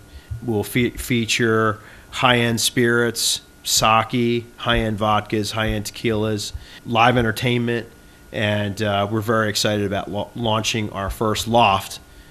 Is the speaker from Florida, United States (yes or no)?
no; New Jersey, United States; I grew up in South Jersey